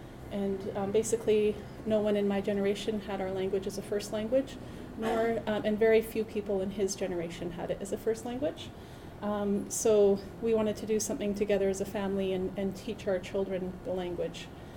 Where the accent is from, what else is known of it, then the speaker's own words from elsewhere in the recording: Old Masset, British Columbia, Canada; I'm from the village of Old Masset, and I am really honored to be here today.